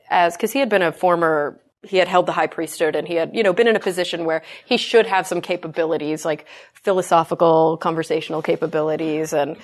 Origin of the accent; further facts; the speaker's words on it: Dallas, Texas, United States; growing up in the Bible Belt and the suburbs of Dallas in a Mormon family